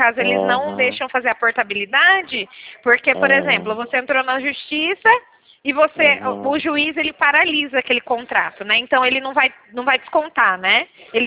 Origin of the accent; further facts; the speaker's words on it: Leme, São Paulo, Brazil; Ó, eu sou de Leme, do interior.